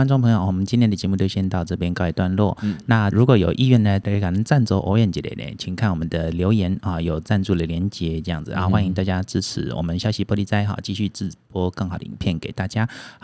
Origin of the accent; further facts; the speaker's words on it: Taiwan; 只有我们台湾人家叫做放风，